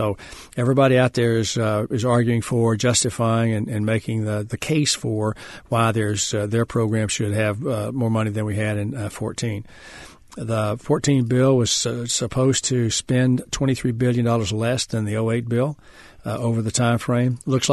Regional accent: Texas, United States; I think, well, I'm a chairman from Texas.

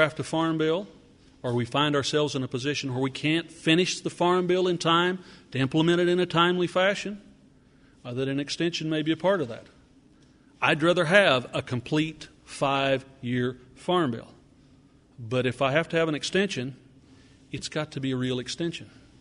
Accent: Oklahoma, United States; Understand, I come from Oklahoma. We are a corn deficit state.

